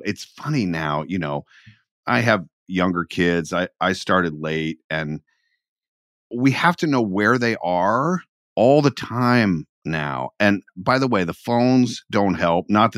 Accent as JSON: {"language": "English", "region": "Georgia", "country": "United States", "said": "Running through, you know, I'm from Georgia. There's woods."}